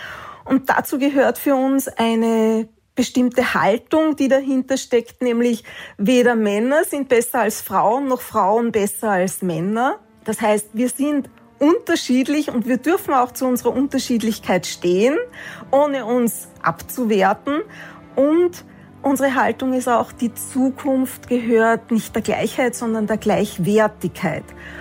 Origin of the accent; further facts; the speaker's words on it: Austria; ich bin eine Österreicherin.